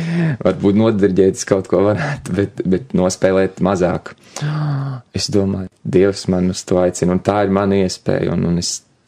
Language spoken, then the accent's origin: Latvian; Jēkabpils Municipality, Latvia; Es nāku no Jēkabpils rajona. Rites pagasts, tā ir pati Lietuvas pierobeža, burtiski no lauku mājām, tas ir 1,5 km līdz robežai, un tad Lietuvas pierobeža tā ir.